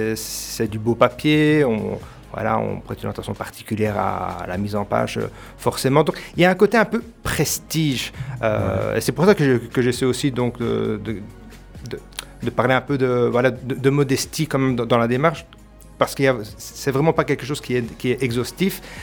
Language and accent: French; Charleroi, Wallonia, Belgium; nous, en tant que Carolo